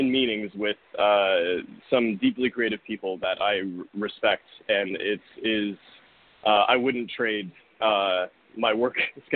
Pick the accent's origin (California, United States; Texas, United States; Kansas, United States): California, United States; Irvine; But also, uniquely, I grew up in Irvine, which is where Blizzard Entertainment's Southern California headquarters is.